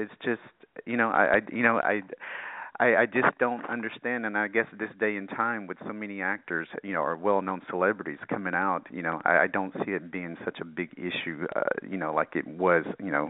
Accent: the South, United States; I was brought up in the South with, you know, this big religious background

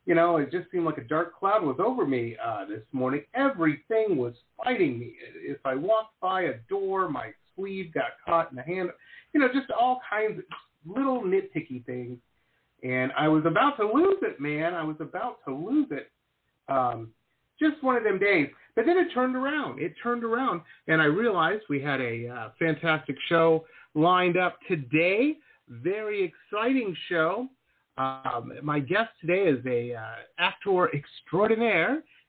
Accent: Detroit, Michigan, United States; I grew up in Detroit, man. The snow there was horrible.

